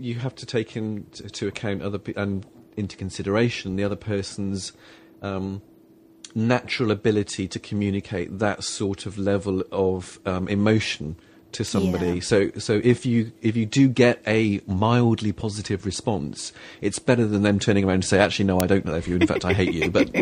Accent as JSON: {"language": "English", "region": "England", "country": "United Kingdom", "said": "I mean, I don't know if I would class myself as typically British or English"}